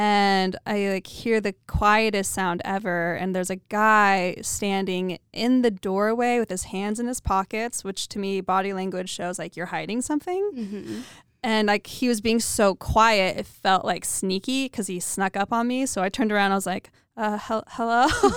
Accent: United States; I'm American, so I'm used to gun stuff all the time.

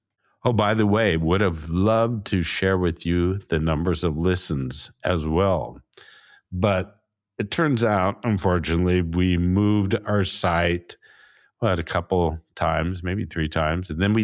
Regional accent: Porto, Porto District, Portugal; from my hometown, Porto in Portugal

